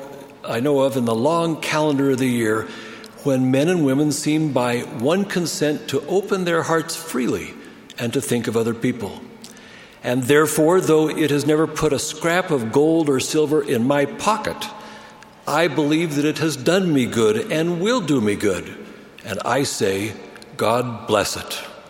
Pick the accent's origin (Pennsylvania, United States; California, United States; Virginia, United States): California, United States; I was raised near Los Angeles, where our home was surrounded by orange groves.